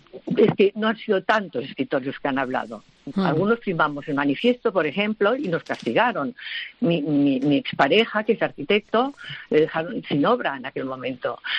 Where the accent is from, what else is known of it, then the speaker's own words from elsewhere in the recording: Catalonia, Spain; Somos escritores catalanes que escribimos en castellano y a veces cuando nos inspira al alma, en catalán. Sobre todo yo escribo en castellano o español